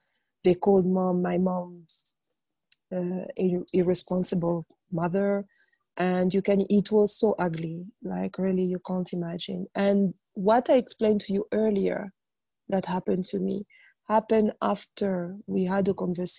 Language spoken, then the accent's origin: English; Gabon; also born or lived in France; go back to Gabon, where I am from, because I'm from Gabon. So I'm Gabonese, you know, by my citizenship, my nationality is Gabonese, but I've lived in many countries because my father was a diplomat.